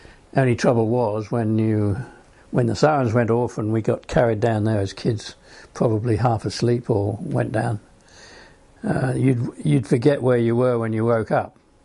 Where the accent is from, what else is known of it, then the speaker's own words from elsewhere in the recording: London, United Kingdom; moved away as an adult; also born or lived in Wales; I spent my first 25 years in UK. I was born in Northwest London, and 5 years before World War II, and so we got evacuated during the war to Northwest Wales.